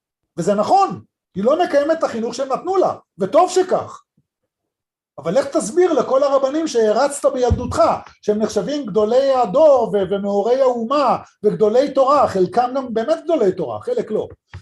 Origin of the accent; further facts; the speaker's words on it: Bnei Brak, Tel Aviv District, Israel; אני כשבאתי מבני ברק